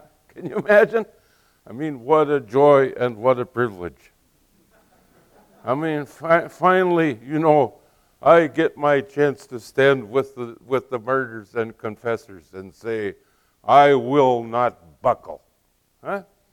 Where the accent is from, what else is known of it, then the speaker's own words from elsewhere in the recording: Grenora, North Dakota, United States; if you go to my hometown, Granora, North Dakota, you'll recognize the sociology from Watts in my little village.